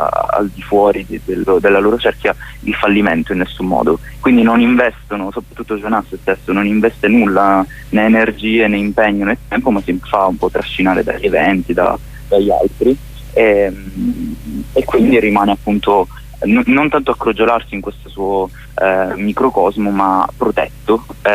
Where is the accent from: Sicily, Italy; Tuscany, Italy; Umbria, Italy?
Sicily, Italy; Palermo; also born or lived in Turin; now in Trento, Italy; io sono di Palermo, poi mi sono trasferito a Torino, adesso sono a Trento, quindi mi sono spostato tanto